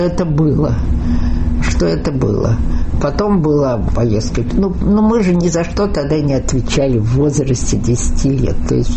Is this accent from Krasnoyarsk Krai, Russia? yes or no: no; Leningrad, Saint Petersburg, Russia; moved away; И перед самой войной в мае мама и я, значит, и няня уехали из Ленинграда делать операцию.